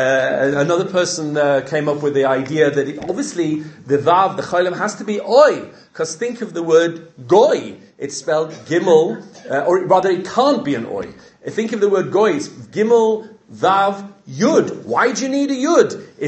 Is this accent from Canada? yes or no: no; Leeds, Yorkshire and the Humber, United Kingdom; When I was growing up in Leeds, it was a very Lithuanian community